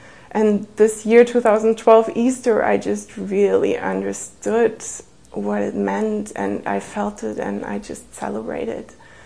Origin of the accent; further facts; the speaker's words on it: Berlin, Germany; English is a second language; I am from Berlin, Germany. Actually, to be exact, I was born in East Berlin, and growing up, I was really not having any exposure to Christianity or did not know God.